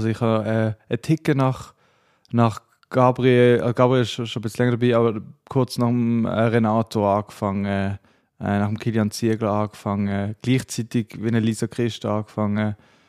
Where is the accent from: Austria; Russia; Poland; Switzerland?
Switzerland; Basel; accent: Basel dialect; man hört ja mit dem Dialekt, ich bin aus der Region Basel.